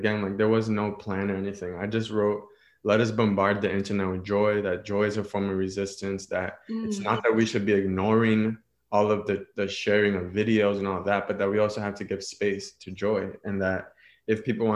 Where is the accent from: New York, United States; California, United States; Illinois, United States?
New York, United States; New York City; I'm from New York City, uptown specifically, the Bronx.